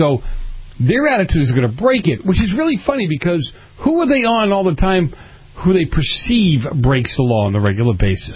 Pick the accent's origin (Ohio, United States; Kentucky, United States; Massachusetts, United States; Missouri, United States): Massachusetts, United States; Boston; I grew up in Boston.